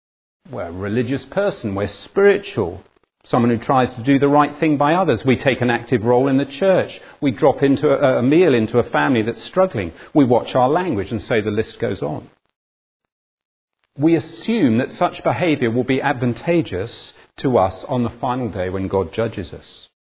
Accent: United Kingdom; I thought there was an advantage in being British when I landed in Britain.

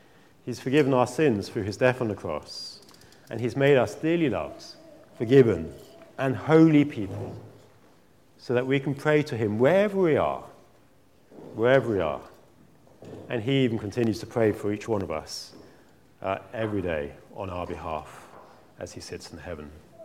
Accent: Norwich, East of England, United Kingdom; born there; a few years before I was born in Norwich

